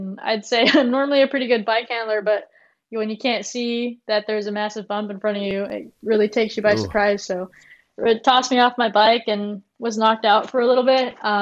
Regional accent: Tustin, California, United States; also born or lived in Garden Grove, United States / Cyprus; So I was born in Garden Grove, California, and then when I was about 6 or so, I spent like five years in Cyprus, and then when I was about 6, our family moved to Tustin, California.

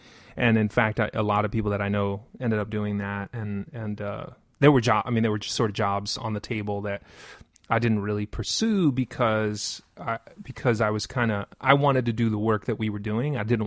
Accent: New York City, New York, United States; Well, so to me, growing up as a gamer in the Bronx was almost natural.

